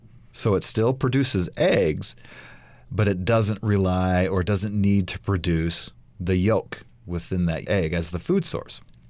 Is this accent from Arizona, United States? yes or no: no; Iowa, United States; now in Idaho, United States; You know, growing up in the Midwest and Iowa, not a lot of public lands for us to use.